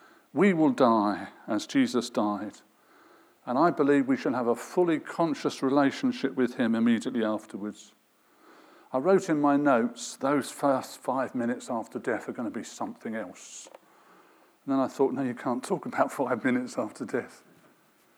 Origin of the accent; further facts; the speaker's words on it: London, United Kingdom; I'm a Londoner.